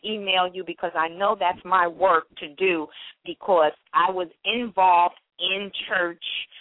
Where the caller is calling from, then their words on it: New York, United States; I'm calling from New York.